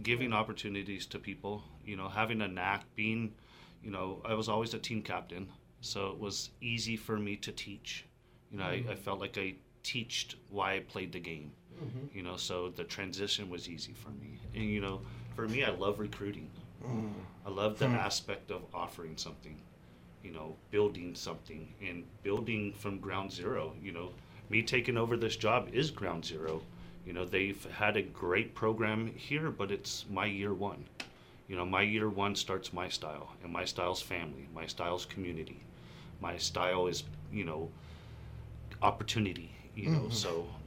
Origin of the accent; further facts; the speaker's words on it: Garden Grove, California, United States; So I'm from California, Orange County, Garden Grove, born and raised, been there 43 years.